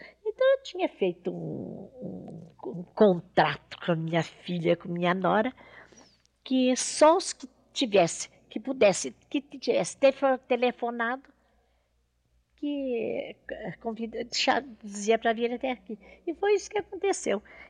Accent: Marília, São Paulo, Brazil; E eu, como sou muito brasileira e muito paulista, de modo que eu lutava com eles, né?

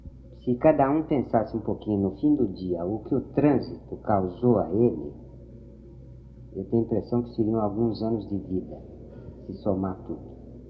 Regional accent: São Paulo, Brazil; born there; eu que nasci em São Paulo, sinto uma cidade desordenada, cheia de contrastes terríveis

